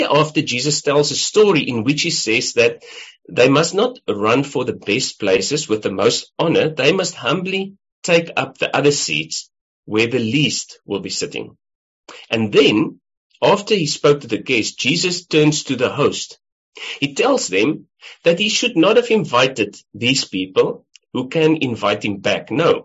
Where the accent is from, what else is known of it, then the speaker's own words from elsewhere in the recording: South Africa; now in Melbourne, Australia; I'm, as a South African, a guest in Melbourne.